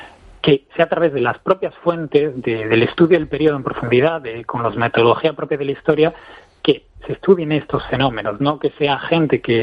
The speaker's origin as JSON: {"language": "Spanish", "region": "Asturias", "country": "Spain", "said": "no soy vasco, soy asturiano, entonces digamos que de alguna forma que soy una persona externa que ha ido al País Vasco a estudiar este tema"}